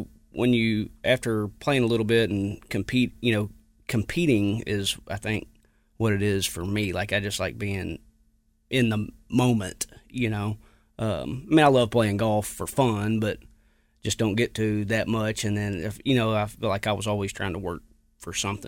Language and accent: English; Arkansas, United States; We're from Arkansas, live here, born, raised.